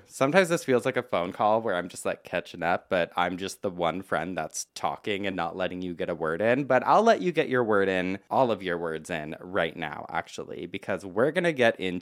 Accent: Transylvania, Romania; he put garlic in front of my room because he knew I was from Transylvania.

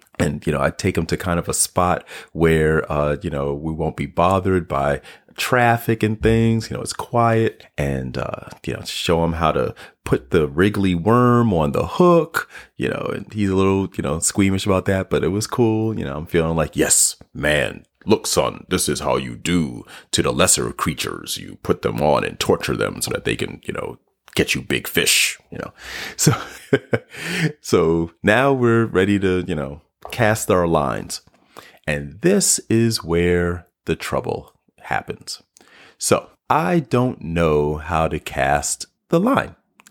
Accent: Harlem, New York, United States; I grew up in Harlem, New York, and have never gone fishing in my life.

